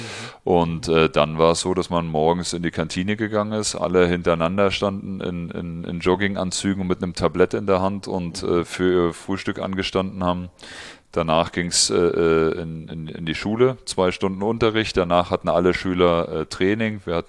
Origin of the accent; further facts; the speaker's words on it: Bad Liebenwerda, Brandenburg, Germany; also born or lived in Elsterwerda; geboren bin ich in Elsterwerda, das ist direkt neben meiner Heimatstadt Bad Liebenwerder, Südbrandenburg, an der sächsischen Grenze, und es sind ungefähr 80 Kilometer von Cottbus weg.